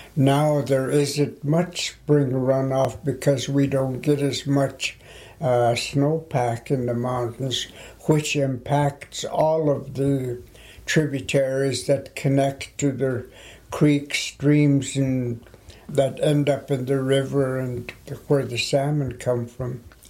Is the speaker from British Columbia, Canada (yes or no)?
yes; Penticton, British Columbia, Canada; I was born and raised in Penticton. I'm a Sheilch and I'm a Penticton Indian band member.